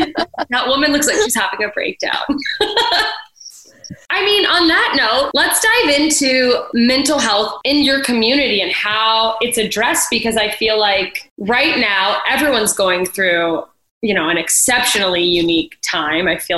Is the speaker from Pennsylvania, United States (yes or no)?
no; Alaska, United States; I grew up in Alaska and we have a pretty big Filipino population